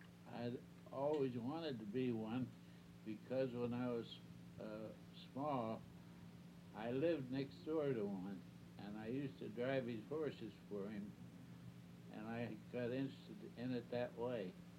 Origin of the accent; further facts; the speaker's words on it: Pennsylvania, United States; now in Youngstown, United States; because I was originally from Pennsylvania, and that's where I had hoped to go back and practice.